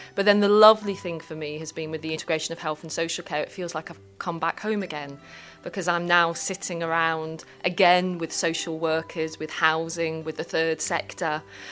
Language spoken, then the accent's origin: English; Oxford, South East England, United Kingdom; I grew up in Oxford.